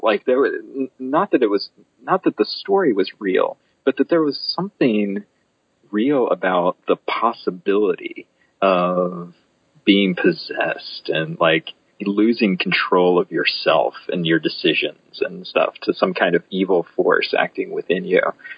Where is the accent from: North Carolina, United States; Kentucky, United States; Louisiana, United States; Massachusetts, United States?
North Carolina, United States; I grew up in North Carolina. So we're still talking like rural Southern, traditions and stuff.